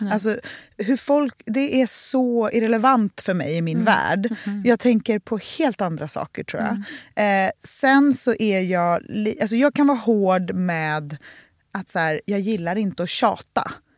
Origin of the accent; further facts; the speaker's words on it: Gothenburg, Västra Götaland County, Sweden; jag är uppvuxen i liksom, Majorna med två konstnärer.